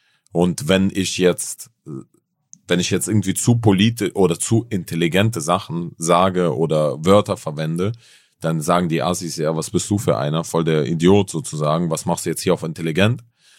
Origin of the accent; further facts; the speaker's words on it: Berlin, Germany; ich bin auch aus Berlin zum Beispiel, ganz ehrlich, hierher nach Hamburg extra gekommen